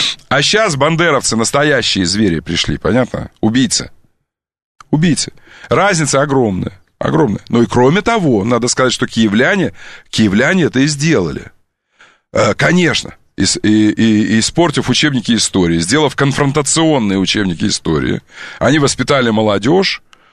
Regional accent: Kuntsevo, Moscow, Russia; Я говорю, вы тульские, а мы кунцевские.

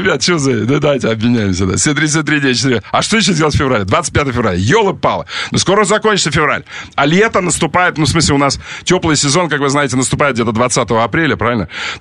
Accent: Omsk, Omsk Oblast, Russia; Ты знаешь, что я из Омска?

